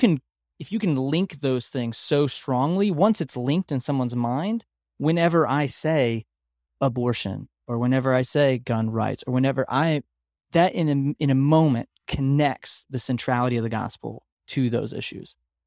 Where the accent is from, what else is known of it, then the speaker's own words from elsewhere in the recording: Texas, United States; Like growing up in the South in Texas, where it's like celebrity pastor culture.